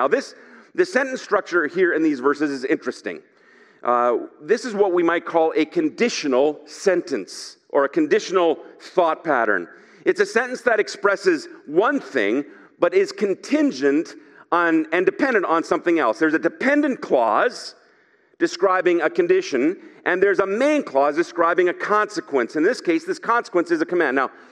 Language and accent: English; Germany; I grew up in Germany, and my dad was an evangelist.